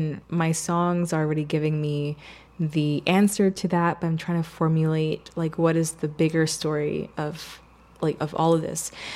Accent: Puerto Rico; I'm from Puerto Rico, and in Puerto Rico, like our indigenous nation is Taíno, so which is also part of my ancestry and my heritage.

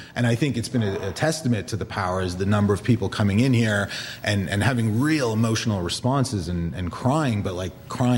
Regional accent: Toronto, Ontario, Canada; I grew up in Toronto

